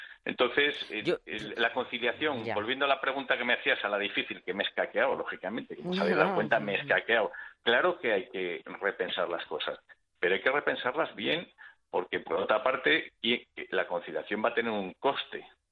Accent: Spain; también somos especialistas los españoles

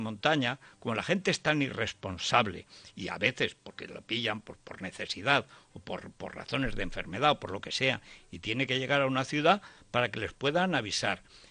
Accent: Teruel, Aragon, Spain; cuando yo era chaval, cuando era niño en Teruel

